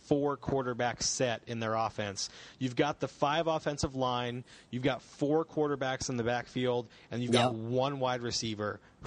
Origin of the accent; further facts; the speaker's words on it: Florida, United States; also born or lived in Detroit, Michigan; I'm a Florida boy raised, but I was born in Michigan, born in Detroit, and have a lot of history in the state of Michigan.